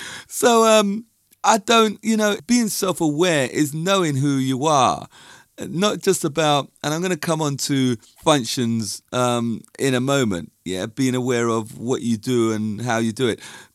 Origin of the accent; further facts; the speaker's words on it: London, United Kingdom; born there; You know what a Londoner is. I was born in London. Proud of it.